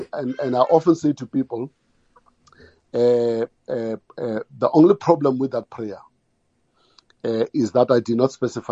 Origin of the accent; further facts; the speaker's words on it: Alexandra, Gauteng, South Africa; So I came from Alexandra, and I could say that was the heart of youth activism and student activism.